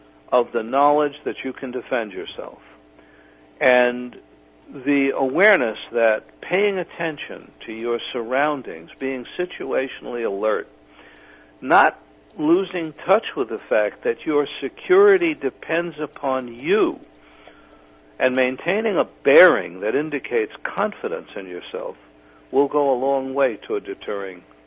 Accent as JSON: {"language": "English", "town": "Bronx", "region": "New York", "country": "United States", "tie": "born or raised there", "said": "I grew up in the Bronx, and I spent a great deal of time in Manhattan over the years I lived there."}